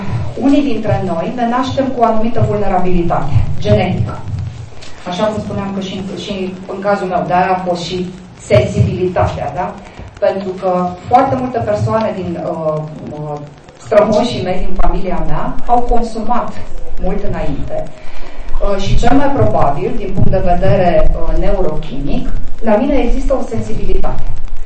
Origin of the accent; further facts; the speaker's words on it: Bucovina, Romania; Eu personal venim din Bucovina.